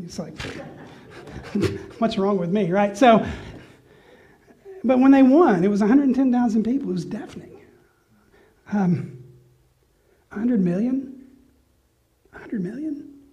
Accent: Knoxville, Tennessee, United States; I grew up in Knoxville, and I worked in a Coca-Cola stand up to my ankles in ice water and Coke for hours

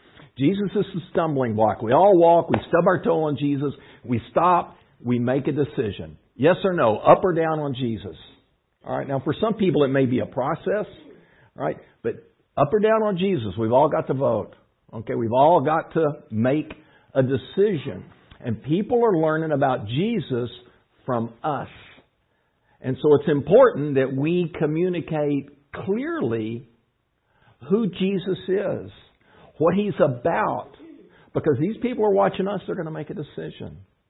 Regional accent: Texas, United States; And we'd be like, well, you know, we're from Texas. We're not really American, okay? We're more Texan.

